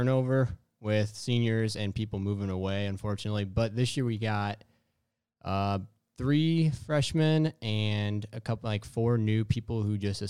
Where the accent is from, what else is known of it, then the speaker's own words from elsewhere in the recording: Highland, Illinois, United States; I'm from Highland. So I was coached under Matt Pellock.